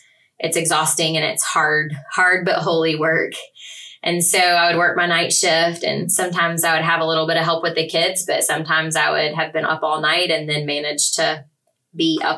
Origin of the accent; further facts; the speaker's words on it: South Carolina, United States; I grew up in the South, South Carolina, to be exact. My childhood home was a ranch-style house with a porch.